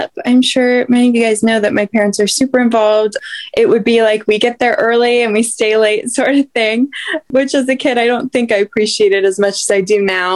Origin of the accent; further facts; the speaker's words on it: Portland, Oregon, United States; born there; I was born in Portland, Oregon.